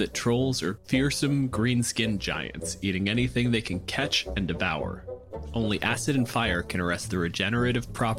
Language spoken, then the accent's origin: English; Canada; My pronouns are he, him. I'm a physicist from Canada.